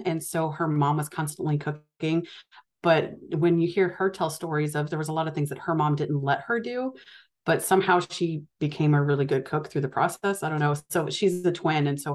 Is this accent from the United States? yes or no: yes; St. Louis, Missouri, United States; born there; So I was born in the St. Louis area, but I've moved a lot in my life. I've lost count, but it's close to 40 times. I went to 15 schools between kindergarten and 11th grade.